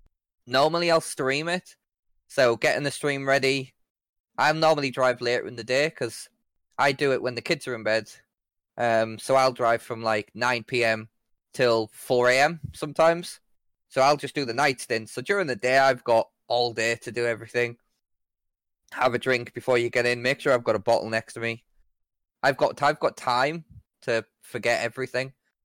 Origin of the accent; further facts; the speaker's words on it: England, United Kingdom; I'm English. I see Golfs everywhere.